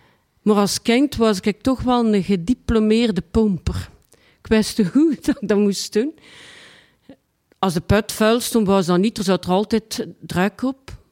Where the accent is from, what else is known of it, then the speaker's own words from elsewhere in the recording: Ghent, Flanders, Belgium; 1966, de 11e april, mijn geboortedatum. Ik ben geboren in Den Briel, in Gent. En mijn moeder en mijn vader die woonden op een Endelhemse Stienweg.